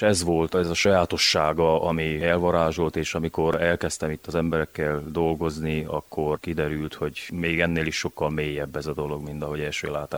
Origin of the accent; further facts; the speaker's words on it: Fiatfalva, Harghita, Romania; a lévén, hogy én is falusi gyermek vagyok, mert Fiatfalván születtem.